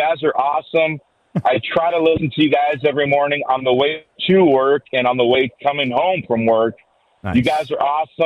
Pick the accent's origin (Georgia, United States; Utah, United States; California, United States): California, United States; they're from the Inland Empire, as well as I am from the Inland Empire.